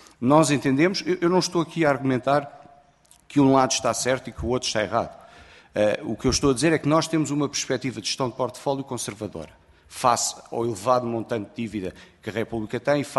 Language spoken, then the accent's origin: Portuguese; Portugal; como português, qualquer decisão que ajude Portugal, eu só posso ser favorável.